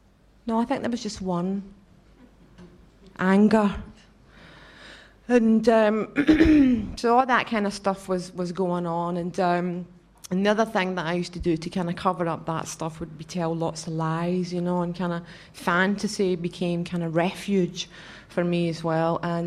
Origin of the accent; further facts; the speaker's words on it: Scotland, United Kingdom; accent: Scottish; And it's kind of weird to hear my Scottish accent over a microphone.